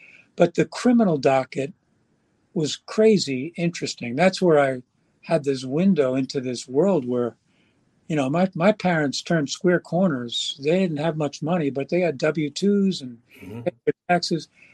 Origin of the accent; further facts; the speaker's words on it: Valhalla, New York, United States; also born or lived in Bronx; Yeah, I was born in the Bronx, but youngest of seven, and we had a two-bedroom apartment. So when I was a baby, my parents moved us up to Valhalla in Westchester County.